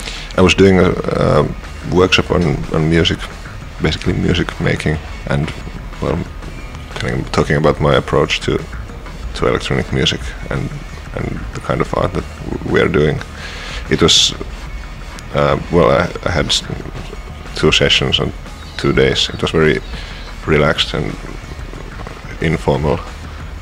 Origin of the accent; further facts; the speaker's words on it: Helsinki, Uusimaa, Finland; we come from Helsinki, Finland